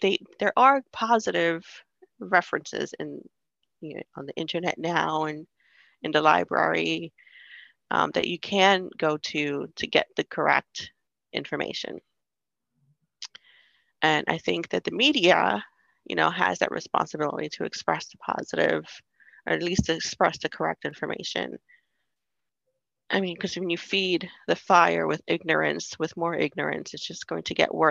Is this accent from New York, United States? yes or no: yes; New York, United States; also born or lived in New Jersey; and Asian neighbors growing up in New York. So I was exposed to a lot of that.